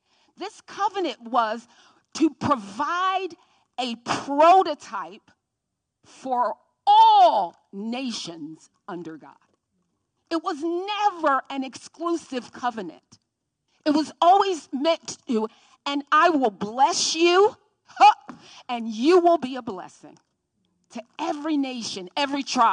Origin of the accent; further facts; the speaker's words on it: Cincinnati, Ohio, United States; now in Austin, United States; There was an enslaved woman from my hometown, Cincinnati